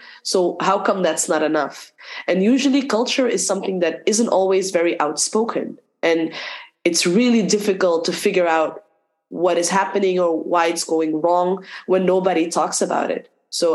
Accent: Belgium; I grew up in Belgium. I have a Moroccan background. I grew up in a Muslim household. I am practicing Muslim today.

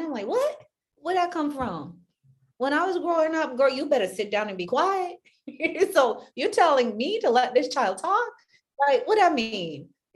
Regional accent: Barbados; Now, again, I'm from Barbados, and you talk about traditional two-parent household.

